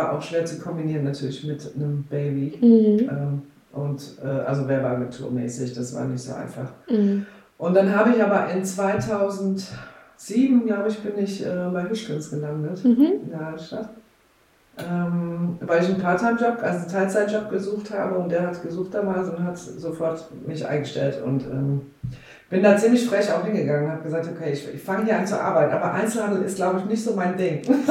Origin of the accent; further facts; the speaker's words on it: Groningen, Netherlands; moved away as an adult; now in Koblenz, Germany; Also ich komme ja von Holland, aus Groningen. Bin da geboren und habe da, bis ich 22 war ungefähr, gelebt.